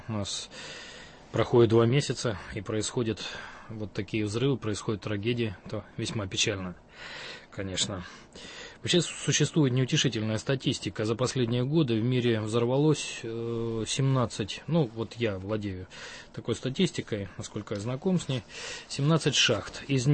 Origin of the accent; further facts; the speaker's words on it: Siberia, Russia; У меня на родине в Сибири